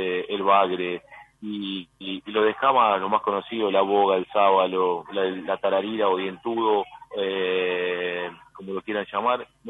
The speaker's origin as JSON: {"language": "Spanish", "region": "Córdoba", "country": "Argentina", "said": "soy cordobés y estando mucho tiempo en Santa Fe, así que donde vivo y donde estamos trabajando."}